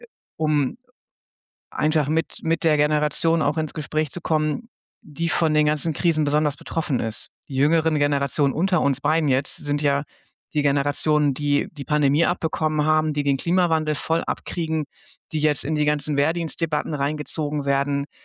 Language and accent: German; Northern Germany, Germany; also born or lived in Lower Saxony; now in Hamburg, Germany; Bin ja aus dem Norden, habe auch in verschiedenen Orten in Niedersachsen gelebt, nicht so weit von Hamburg weg. Aber Hamburg ist ganz klar die Stadt, wo ich gerade sein will.